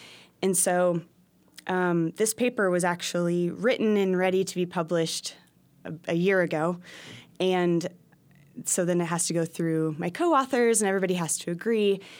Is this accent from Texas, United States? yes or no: yes; Texas, United States; I grew up in Austin, Texas, just 45 minutes west of Austin, and I did see the Milky Way across the night sky